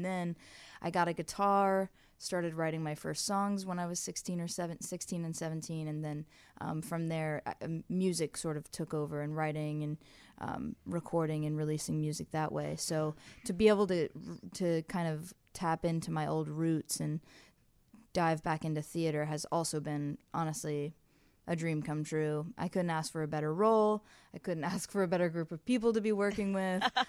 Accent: Orlando, Florida, United States; now in Los Angeles, United States; I'm from Orlando, Florida originally, and I currently live in Los Angeles.

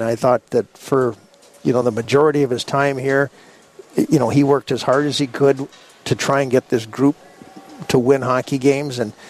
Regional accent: Scotland, United Kingdom; I'm Scottish.

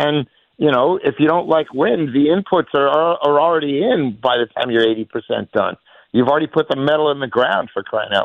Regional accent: New Jersey, United States; Well, I grew up in North Jersey. What else am I going to be?

